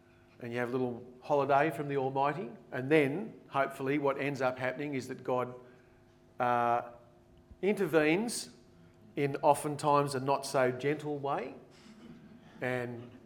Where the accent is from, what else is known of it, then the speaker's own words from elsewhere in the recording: New South Wales, Australia; So I grew up in the Blue Mountains